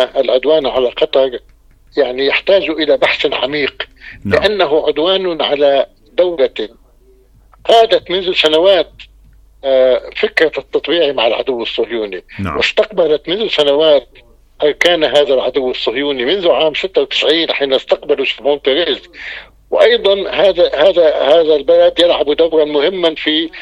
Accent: Lebanon; ثم نحن كلبنانيين نتدارس في استراتيجية أمن وطني

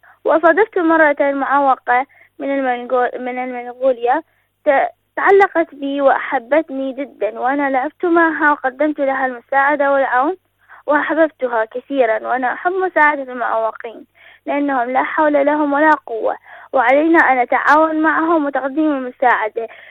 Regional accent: Iraq; من العراق.

